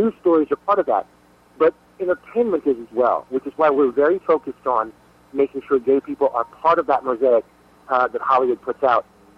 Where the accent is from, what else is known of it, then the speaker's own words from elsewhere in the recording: Cuba; As I am Cuban, I am also American